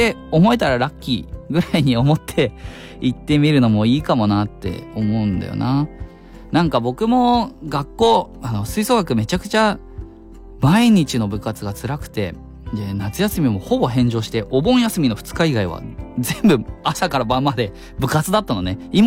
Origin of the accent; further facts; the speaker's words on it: Nagano, Japan; 僕のね地元長野の動物園の園長からの書き込み